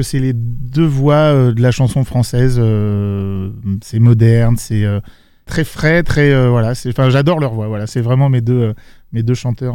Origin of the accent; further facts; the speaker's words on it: Fontenay-le-Fleury, Île-de-France, France; also born or lived in Versailles; now in Aix-en-Provence, France; je suis né à Versailles. J'ai grandi dans le 78 à Fontenay-le-Fleury. J'ai gardé ces attaches-là et j'y habitais encore jusqu'à cet été.